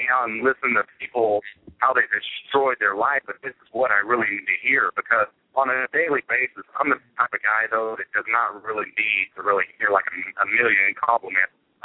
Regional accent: Oklahoma, United States; because I'm from Oklahoma. I'm, like, two convenience stores in one stop, like Kingston and Medill, Oklahoma.

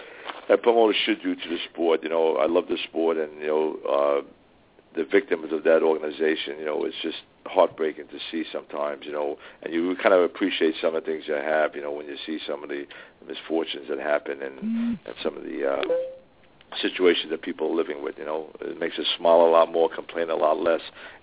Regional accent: New York, United States; I would love to promote in New York, my home state.

